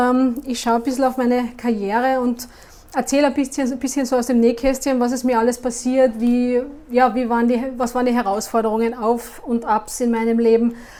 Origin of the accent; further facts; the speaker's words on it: Klagenfurt, Carinthia, Austria; Ich komme ja aus Klagenfurt und ist vielleicht ein bisschen mehr Natur und See